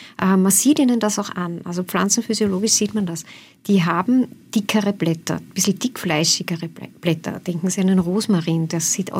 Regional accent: Vienna, Austria; Ich komme aus Wien. Das Wiener Wasser ist ziemlich hart.

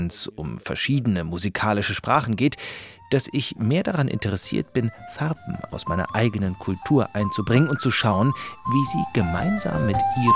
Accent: Turin, Piedmont, Italy; accent: Turin; Ich hatte schon dieses komische Gefühl, dass ich Sizilianer bin, weil meine Großeltern da waren. Aber ich bin im Norden, in Turin, aufgewachsen. Also habe ich einen Turiner Akzent.

